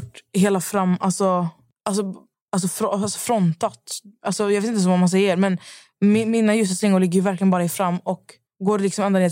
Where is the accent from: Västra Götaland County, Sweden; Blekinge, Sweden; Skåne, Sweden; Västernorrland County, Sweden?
Västra Götaland County, Sweden; Skövde; Så jag var hemma i Skövde